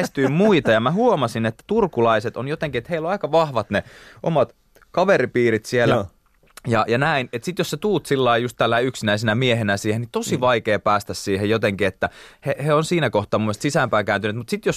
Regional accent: Lohja, Uusimaa, Finland; born there; Niin mä oon syntynyt Lohjalla, joo.

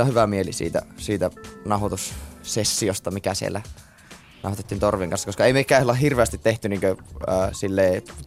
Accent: Oulu, North Ostrobothnia, Finland; accent: Oulu dialect; Minäkin puhun niin Oulun murretta suomeksi

